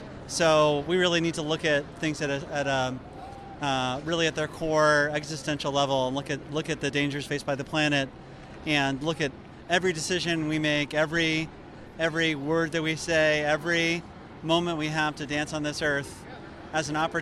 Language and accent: English; New York City, New York, United States; I'm coming from New York City, and I came down because I love Bernie Sanders